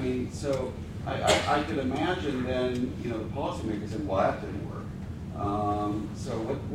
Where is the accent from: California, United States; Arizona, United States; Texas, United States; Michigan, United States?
Arizona, United States; and also my home state of Arizona